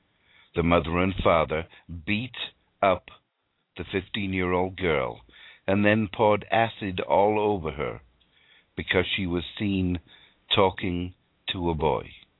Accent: Canada; The last few months have been very revealing as a Canadian and very enlightening as a human being.

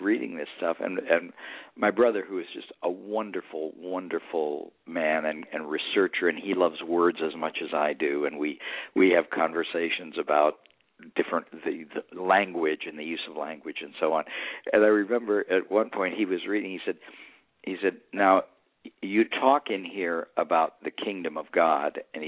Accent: Ohio, United States; I grew up in Ohio, and I went back actually for a reunion

